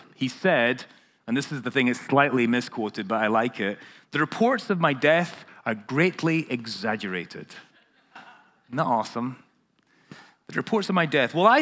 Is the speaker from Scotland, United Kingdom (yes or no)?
yes; Scotland, United Kingdom; I come from Scotland.